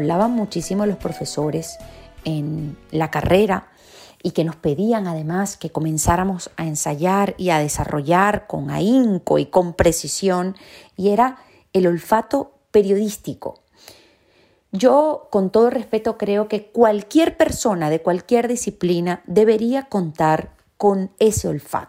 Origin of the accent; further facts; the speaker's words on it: Venezuela; now in Madrid, Spain; Es un grandísimo placer saludarlos desde Madrid, donde vivo, aunque notarán por mi acento que muy española no soy. De hecho, no soy para nada española, soy venezolana.